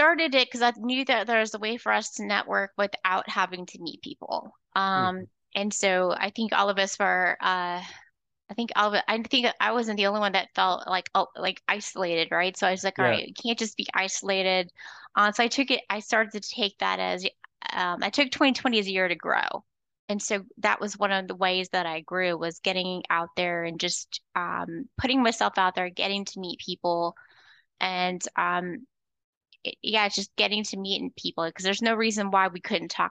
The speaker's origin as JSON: {"language": "English", "region": "Florida", "country": "United States", "lives_now": "Georgia, United States", "said": "so I'm originally from Florida. I'm gonna tell you, Florida's not the South."}